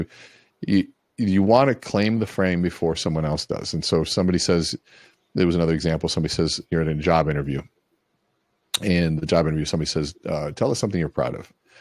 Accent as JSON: {"language": "English", "region": "Minnesota", "country": "United States", "tie": "born or raised there", "also_born_or_lived": "Miami, United States", "said": "I was born in Miami, Florida, and moved to Minnesota when I was about 7 years old, lived Miami, Minnesota half time until I was about 15, 16 years old."}